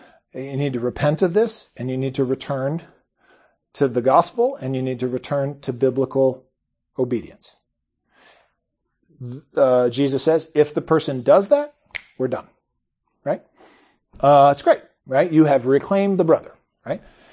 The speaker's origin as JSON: {"language": "English", "town": "Opelika", "region": "Alabama", "country": "United States", "tie": "born or raised there", "said": "I grew up in Opelika, joined First Methodist, right?"}